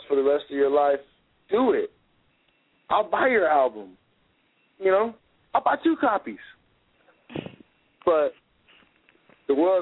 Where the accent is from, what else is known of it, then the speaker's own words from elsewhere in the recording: United States; And I don't negotiate with terrorists. I'm like, I'm from America. I don't do that terrorist tactic shit.